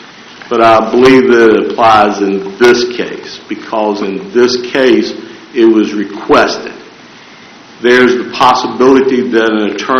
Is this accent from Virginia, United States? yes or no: yes; Lynchburg, Virginia, United States; I'm from Lynchburg